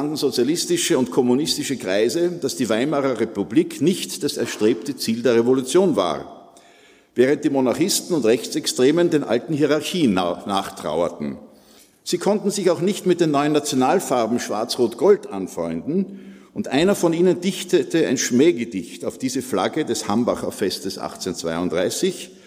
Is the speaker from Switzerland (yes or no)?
no; Austria; Und hoffe, dass ich als Österreicher Deutschland nicht zu sehr beschmutze.